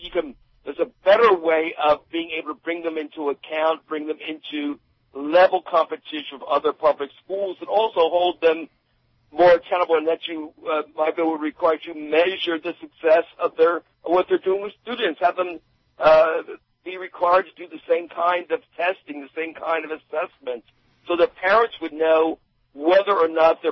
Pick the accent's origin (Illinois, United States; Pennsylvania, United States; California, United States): Pennsylvania, United States; Philadelphia; I mean, I'm from Philadelphia. We have more charter schools than any other district in the state by far.